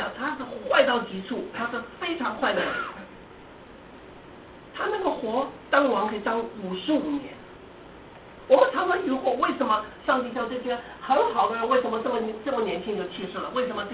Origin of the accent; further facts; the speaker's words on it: Zhejiang, China; 我是浙江人